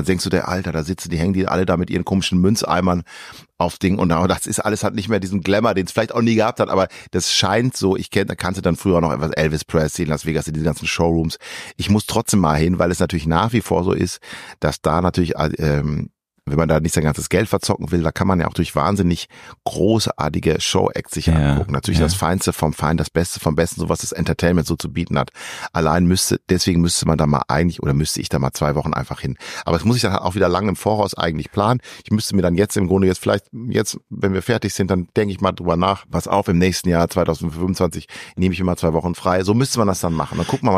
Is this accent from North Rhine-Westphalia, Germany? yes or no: yes; Büren, North Rhine-Westphalia, Germany; habe ich mal 1,5, 2 Jahre in so einem Knabenchor gesungen in Büren in meiner Heimatstadt